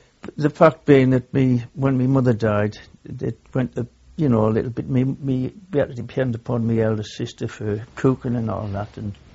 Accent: Sunderland, North East England, United Kingdom; I was born in Sunderland, Woodbine Street, in Hendon, in Sunderland.

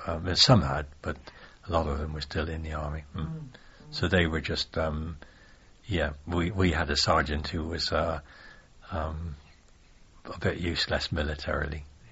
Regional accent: Cheltenham, South West England, United Kingdom; they got to know that I was from Cheltenham.

